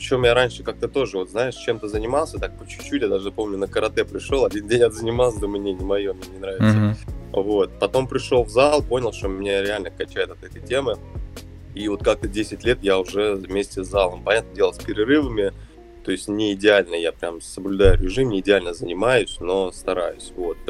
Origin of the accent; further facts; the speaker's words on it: Moscow, Russia; мне 26 лет, я из Москвы.